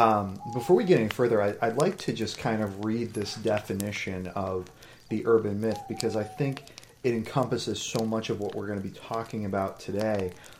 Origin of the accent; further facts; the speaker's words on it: New Hampshire, United States; because you grew up here in Maryland and I grew up in New Hampshire.